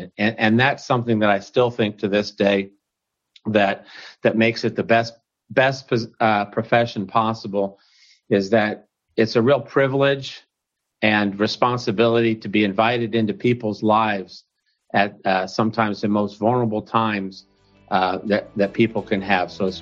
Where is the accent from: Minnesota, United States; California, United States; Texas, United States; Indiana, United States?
Indiana, United States; West Lafayette; Well, Purdue was a special place for me because I grew up in West Lafayette, Indiana, which is really a college town.